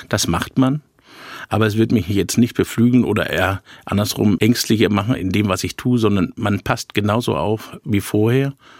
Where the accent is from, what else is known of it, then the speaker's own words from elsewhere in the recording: Wolfen, Saxony-Anhalt, Germany; also born or lived in Dessau; Ich bin gebürtig aus Sachsen-Anhalt, in Dessau geboren und in der Nähe in Wolfen aufgewachsen.